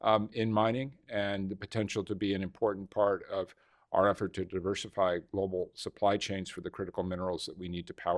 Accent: California, United States; much like my home state of California, much like Greece, Turkey is extremely vulnerable to the effects of climate change.

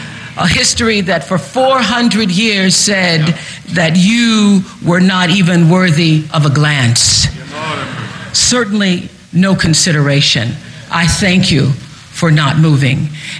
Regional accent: Southern United States, United States; I grew up in the South, and Rosa Parks was a hero to me long before I recognized and understood the power and impact that her life embodied.

